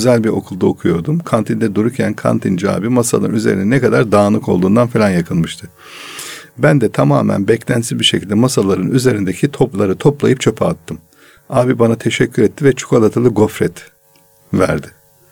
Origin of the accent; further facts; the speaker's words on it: Istanbul, Turkey; Çocukluğum hafta İstanbul'da geçti.